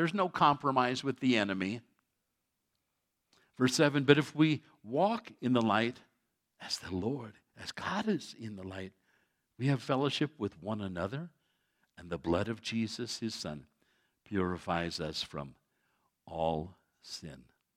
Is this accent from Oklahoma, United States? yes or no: no; New York City, New York, United States; when I was a kid growing up in the Catholic Church in New York City, back when they had Latin masses